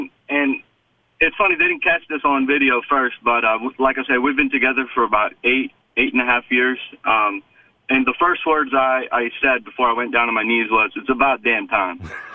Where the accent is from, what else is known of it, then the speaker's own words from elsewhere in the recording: Memphis, Tennessee, United States; because I'm from Memphis, man. I love my city